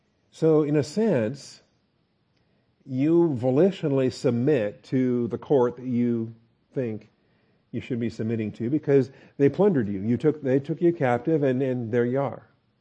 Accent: United States; born there; I could have been born a Uyghur in communist China, but I was born in America, and praise God for that.

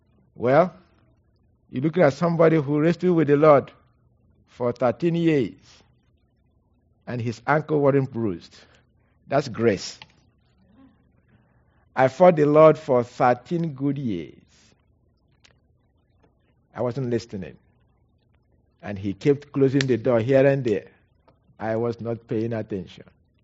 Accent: Nigeria; I was born in Nigeria. So I knew my spiritual gift. I believe probably when I was between 9 and 12 years old. People came to our village, small village, and presented the gospel.

